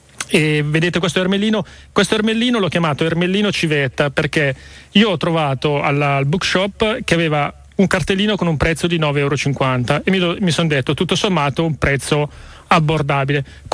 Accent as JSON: {"language": "Italian", "region": "Lombardy", "country": "Italy", "said": "io non me la sono sentita da Brianzolo."}